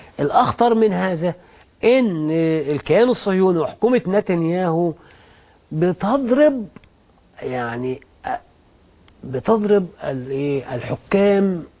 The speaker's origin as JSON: {"language": "Arabic", "country": "Egypt", "said": "أنا كمصري"}